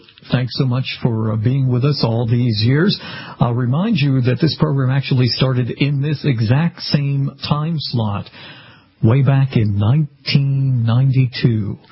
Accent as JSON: {"language": "English", "town": "Needham", "region": "Massachusetts", "country": "United States", "tie": "born or raised there", "said": "I hail from Needham, Massachusetts, and I live there probably 90% of my life."}